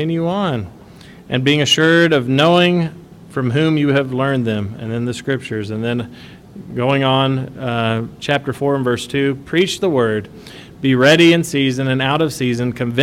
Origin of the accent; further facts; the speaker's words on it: Kentucky, United States; Growing up in Kentucky, on some of the acreage that we had, there's a couple of apple trees and a pear tree